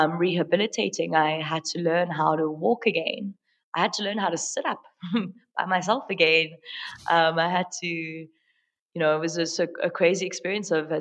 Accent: Bushbuckridge, Mpumalanga, South Africa; also born or lived in Limpopo / Johannesburg; My early years were spent living in Bushbuck Ridge in Mpumalanga. I was born in Limpopo. Moved around a little bit, and then we moved to Johannesburg for me to properly start schooling.

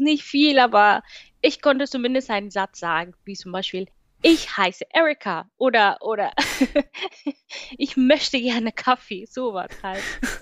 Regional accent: Kenya; moved away as an adult; ich komme ja aus Kenia und da sind alle dunkelhäutig

